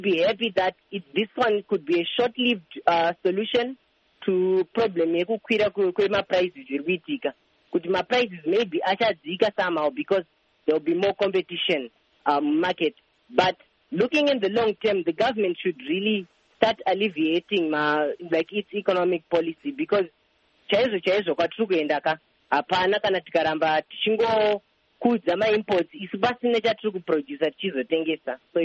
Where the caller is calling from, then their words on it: Massachusetts, United States; Yes, I'm calling from Tufts University. I'm an engineering student here.